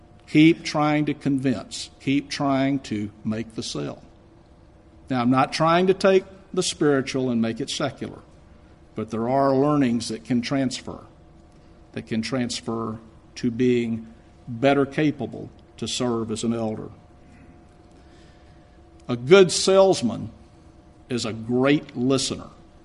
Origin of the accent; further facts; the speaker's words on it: Austin, Texas, United States; now in Chicago, United States; And if you didn't know by my accent, I'm not from Chicago. I've lived there for 10 or 11 years now. And my wife's a native Houstonian, and I'm a native of Austin.